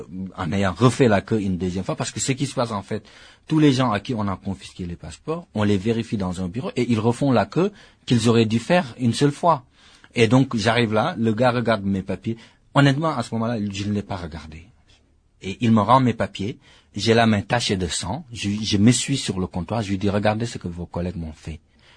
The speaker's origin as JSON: {"language": "French", "country": "France", "said": "je suis afro-européen, je suis français d'origine sénégalaise, mais je suis français."}